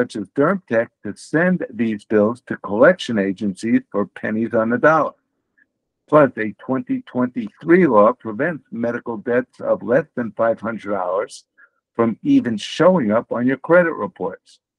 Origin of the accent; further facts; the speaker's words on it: United States; due to the fact that I'm an American.